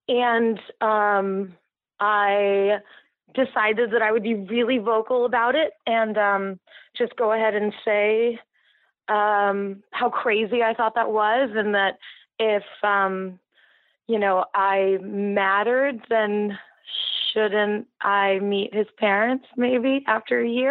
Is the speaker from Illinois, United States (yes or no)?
no; California, United States; He's from Philadelphia and I'm from Southern California.